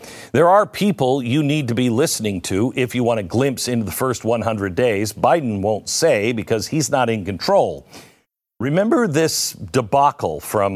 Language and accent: English; Pacific Northwest, United States; Now, I grew up in the Pacific Northwest.